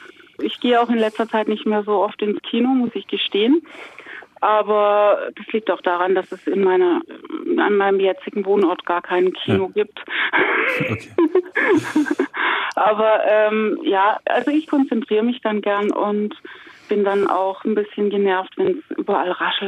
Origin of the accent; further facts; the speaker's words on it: Heidelberg, Baden-Württemberg, Germany; denn ich bin in Heidelberg zur Schule gegangen und aufgewachsen.